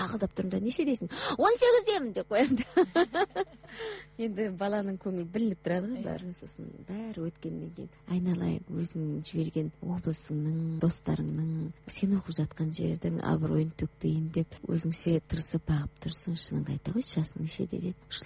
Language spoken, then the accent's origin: Kazakh; Petropavl, North Kazakhstan Region, Kazakhstan; Сондықтан мен өзімді Қызылжардың қызыл сөзі қызымын деп айтамын өзімді.